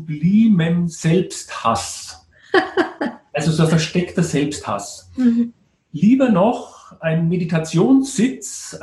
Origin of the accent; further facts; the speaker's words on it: Bavaria, Germany; now in Vienna, Austria; wie man vielleicht an den wenigen Sätzen schon hört, ich bin ein Bayer in Wien, Bayern groß geworden.